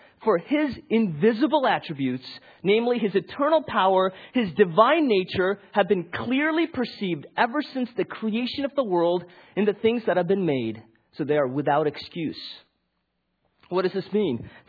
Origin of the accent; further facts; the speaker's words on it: Chicago, Illinois, United States; I grew up in Chicago. My wife grew up in Chicago.